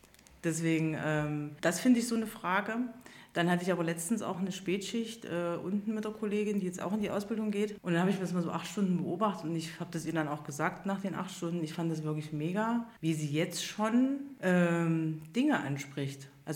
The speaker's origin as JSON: {"language": "German", "region": "East Germany", "country": "Germany", "said": "Das war jetzt nicht so toll, wenn man da als Ossi hinkommt."}